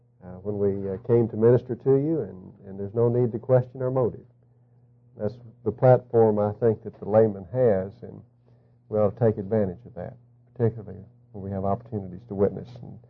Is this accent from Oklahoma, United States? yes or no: yes; Duncan, Oklahoma, United States; I'm from Duncan, Oklahoma, and I'm just a layman.